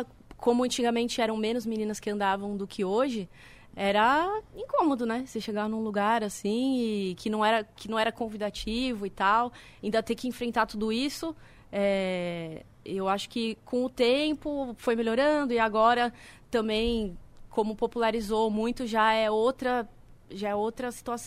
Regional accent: Santos, São Paulo, Brazil; also born or lived in ABC; eu morava na ABC, né, eu sou de Santos, mas eu morava na ABC.

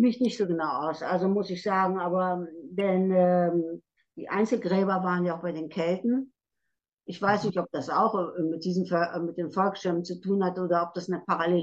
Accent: Bielefeld, North Rhine-Westphalia, Germany; ich bin selber gebürtig, komme ich aus Bielefeld, also aus dem Teutoburger Wald

